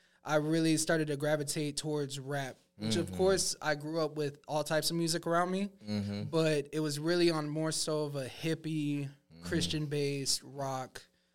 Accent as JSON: {"language": "English", "town": "York", "region": "South Carolina", "country": "United States", "said": "So, York, because a lot of people, whenever I tell them that I'm from York, they're like, where? And I'm like, Clover?"}